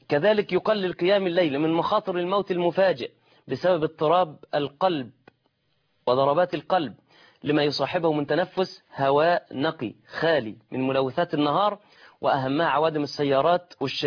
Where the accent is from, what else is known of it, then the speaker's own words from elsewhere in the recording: Egypt; بل إنني أكاد أقسم إن أهل سوريا كأنهم يجلسون عندنا في مصر.